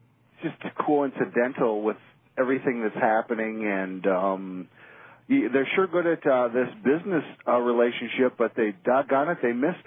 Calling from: Minnesota, United States; from Minnesota.

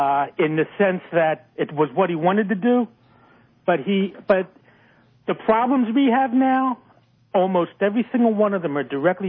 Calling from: Tampa, Florida, United States; from Tampa, Florida.

